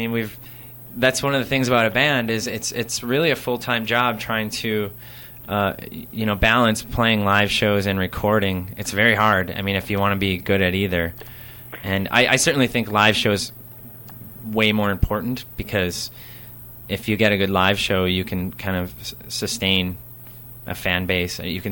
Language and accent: English; Midwest, United States; We're all from the Midwest, and we came out here